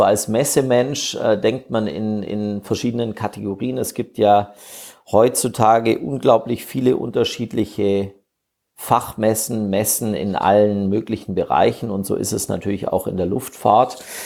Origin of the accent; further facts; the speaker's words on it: Friedrichshafen, Baden-Württemberg, Germany; ich bin hier gebürtig aus Friedrichshafen am schönen Bodensee